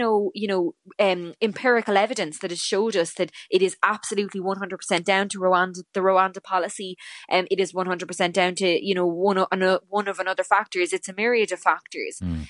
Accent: Ireland; I mean, Ireland, we're another English speaking country. We have a labour shortage. We need workers. We're also part of the EU.

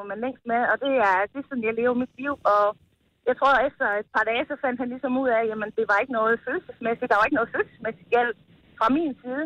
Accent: Spentrup, Central Denmark Region, Denmark; Jeg er fra Spentrup, nord for Randers.

